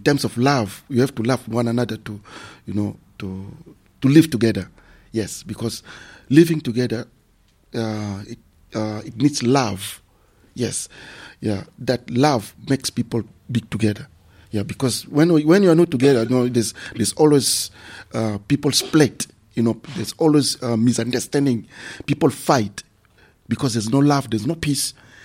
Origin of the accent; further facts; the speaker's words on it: DR Congo; You know, I'm a Congolese. I'm from Congo, DRC. You know, Democratic Republic of Congo.